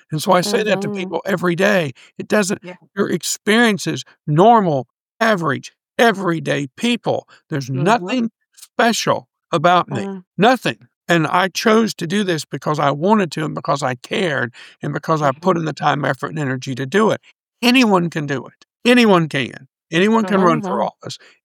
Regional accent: Oklahoma, United States; also born or lived in Jacksonville, United States; I was born in Jacksonville, Florida when my dad was in the Navy. But I grew up on a farm in rural Oklahoma in a community of 400 people.

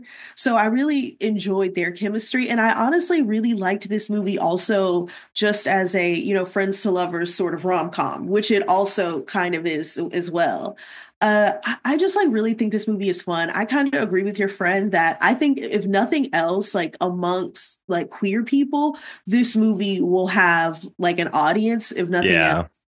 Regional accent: the South, United States; As a Southerner, I wouldn't say it's like super, super accurate, but yeah.

